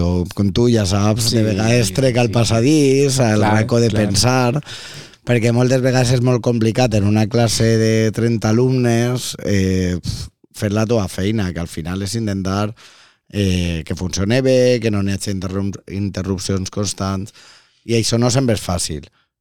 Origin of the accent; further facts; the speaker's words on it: Valencia, Valencian Community, Spain; also born or lived in Mallorca; Jo soc de Russafa, que és un barri històric de València, i jo visco fora molts anys, en Mallorca